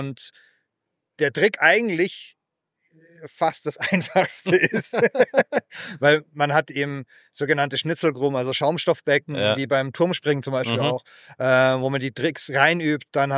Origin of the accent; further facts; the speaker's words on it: Munich, Bavaria, Germany; wir sind in München aufgewachsen, im Hinterhof, Elternhausmeister und Blumenladen gehabt